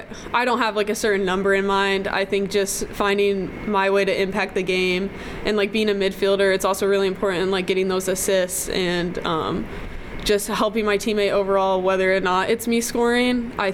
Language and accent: English; Colorado, United States; I think I'm going to go back home to Colorado, back to my home state